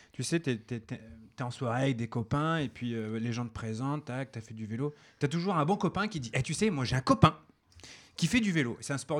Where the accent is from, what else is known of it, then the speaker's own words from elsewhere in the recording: Auvergne-Rhône-Alpes, France; je suis un Auvergnat, je mets des Y partout, j'ai l'impression.